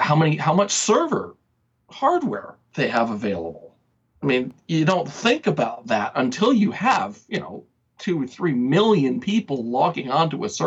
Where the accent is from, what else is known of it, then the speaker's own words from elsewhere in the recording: United States; now in Canada; I'm an American. I have blind spots just like any other American. I have my own stupidity, you know, various stupid things that I'm finding when I'm living here in Canada.